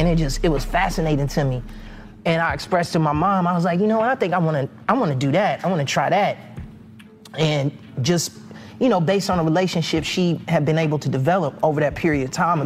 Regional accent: Chicago, Illinois, United States; You know, for people that don't know, I'm born and raised in Chicago.

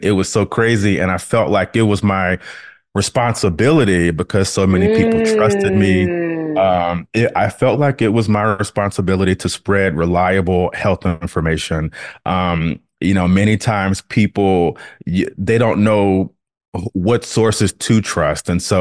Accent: Baton Rouge, Louisiana, United States; I'm from Baton Rouge, Louisiana. And so I went to Louisiana State University for college.

